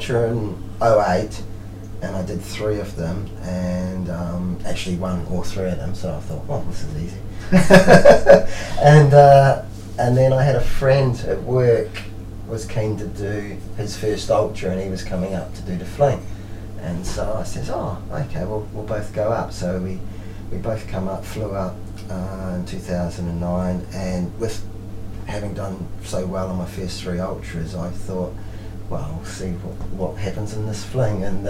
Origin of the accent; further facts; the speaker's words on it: New Zealand; I was born in New Zealand and lived in New Zealand for the first 27 years